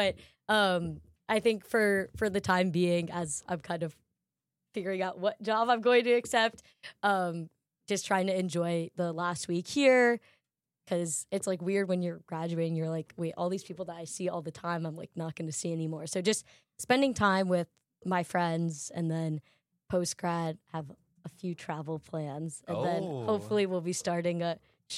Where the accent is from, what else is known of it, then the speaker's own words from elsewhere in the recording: New York City, New York, United States; I grew up a huge Villanova fan. My dad's from Villanova. So to see those guys and then to play for my hometown team in the Knicks, it's just kind of a perfect fit.